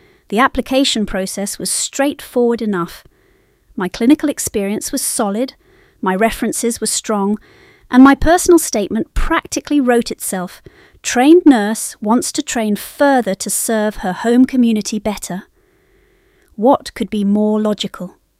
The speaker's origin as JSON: {"language": "English", "town": "Newport", "region": "South East England", "country": "United Kingdom", "tie": "born or raised there", "said": "I grew up in Newport watching the ferries carry people back and forth to the mainland, but I always knew this island was where I belonged."}